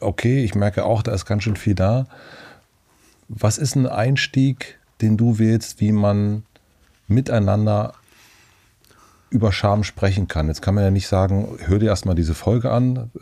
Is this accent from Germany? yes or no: yes; Berlin, Germany; Und wir schämen uns als Berliner, dass es hier so dreckig ist.